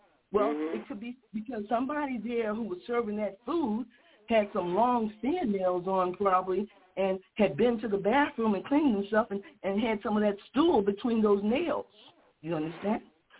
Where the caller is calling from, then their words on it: Chicago, Illinois, United States; here in the South Shore area of Chicago.